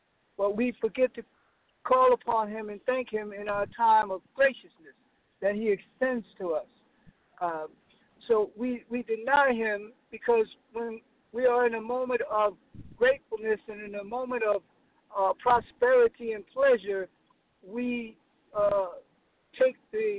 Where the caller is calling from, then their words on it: High Point, North Carolina, United States; I'm calling from High Point, North Carolina this morning.